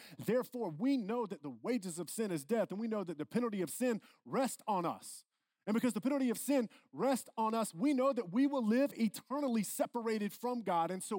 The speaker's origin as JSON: {"language": "English", "region": "South Carolina", "country": "United States", "said": "I'm from South Carolina. That is how it's pronounced. We have more pecans there than you hear."}